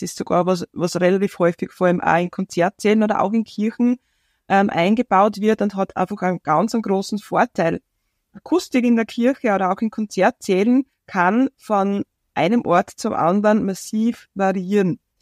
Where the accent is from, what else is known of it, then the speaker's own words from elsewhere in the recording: Switzerland; als Schweizer Orgelbauer